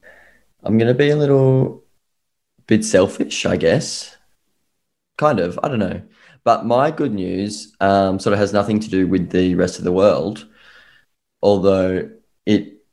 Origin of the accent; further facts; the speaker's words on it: New South Wales, Australia; I grew up in New South Wales, but my parents now live in Queensland.